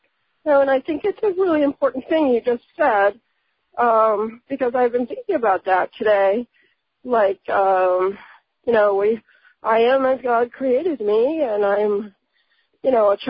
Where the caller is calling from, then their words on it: Massachusetts, United States; I'm calling from Massachusetts.